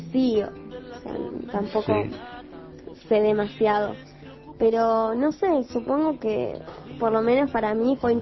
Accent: Argentina; ahora nosotros como jóvenes argentinos, como jóvenes de todo el mundo

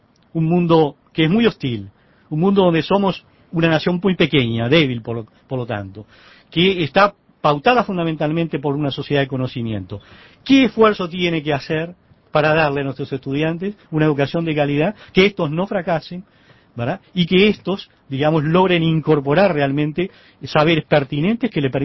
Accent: Uruguay; pensar un poco como uruguayos

